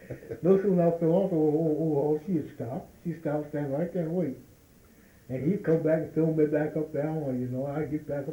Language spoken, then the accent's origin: English; Richmond, Kentucky, United States; Richmond, Kentucky, but it really wasn't Richmond. But I'm going to say Richmond. I was born in the country. I was from Richmond.